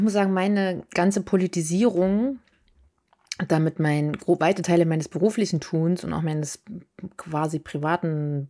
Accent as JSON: {"language": "German", "region": "Berlin", "country": "Germany", "tie": "born or raised there", "said": "Ich bin in West-Berlin groß geworden, weil meine Eltern sind nämlich nicht von Sachsen nach Sachsen-Anhalt rüber gemacht, sondern von Mecklenburg nach West-Berlin dann."}